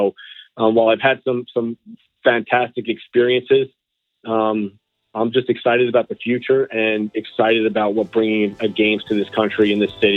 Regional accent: New York, United States; First of all, growing up in New York, playing hockey

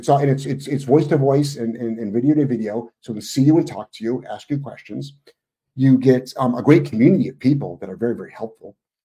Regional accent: Ohio, United States; Yeah, I'm originally from Ohio. I'm 57.

